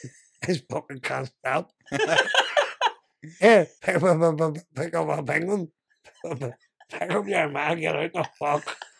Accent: Belfast, Northern Ireland, United Kingdom; But Shankill Road.

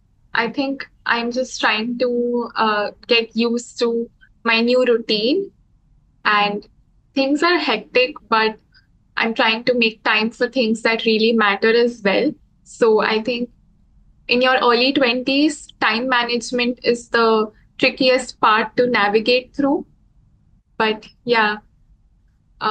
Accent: India; I'm from India. And currently I'm doing my master's in industrial psychology.

